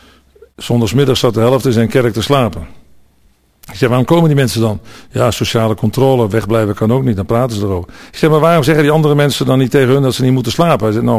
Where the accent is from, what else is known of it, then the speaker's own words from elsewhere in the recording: Netherlands; Ik ben nu 61 jaar. Als ik vergelijk hoe het er in mijn jeugd in Nederland uitzag